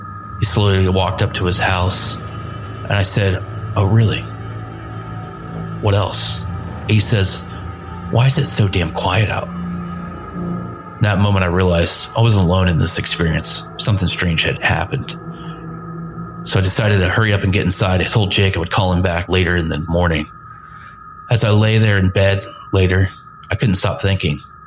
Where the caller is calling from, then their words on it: Decatur, Illinois, United States; I'm from Decatur, Illinois. I've been in the paranormal field for over 20 years now.